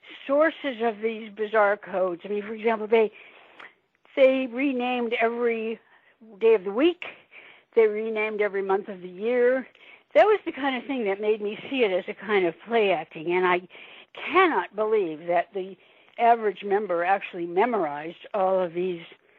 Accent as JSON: {"language": "English", "town": "Portland", "region": "Oregon", "country": "United States", "tie": "born or raised there", "said": "There's a great story in the book that I love because it's from my hometown. It's Portland"}